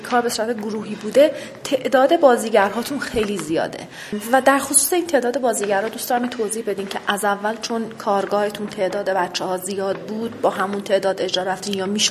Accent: Iran; از نظر ما که ایرانی هستیم

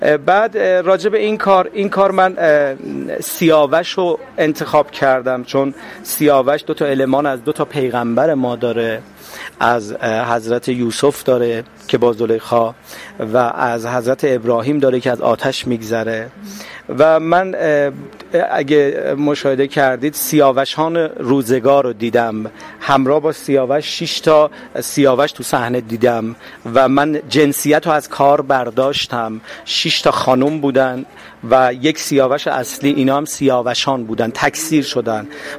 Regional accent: Iran; ما ایرانی هستیم

